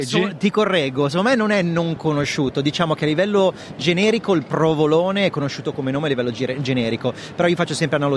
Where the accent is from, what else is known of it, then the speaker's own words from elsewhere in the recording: Milan, Lombardy, Italy; Io sono di Milano, il classico provolone della Valpadana, chiaramente io essendo di Milano c'è una connection